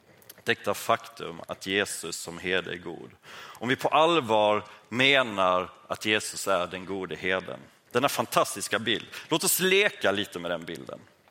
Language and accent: Swedish; Yemen; på herdar ute i vildmarken i Jemen där jag växte upp som missionärsbarn